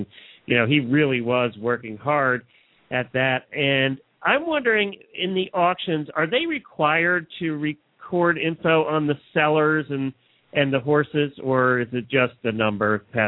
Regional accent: New Holland, Pennsylvania, United States; I grew up in New Holland, Pennsylvania, in Lancaster County, heart of Amish country

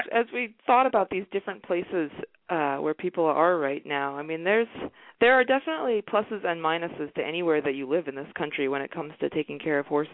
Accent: Maine, United States; But you know, I'm from Maine originally, so I'm very much used to snow and hard weather

